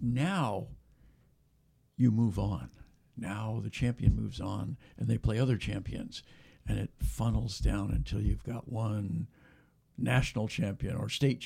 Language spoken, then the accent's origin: English; United States; And I'm not very interested in soccer because I'm an American.